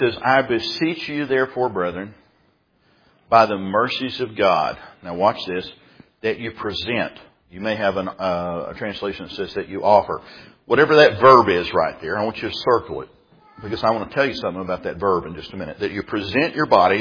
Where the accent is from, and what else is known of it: Texas, United States; born or raised there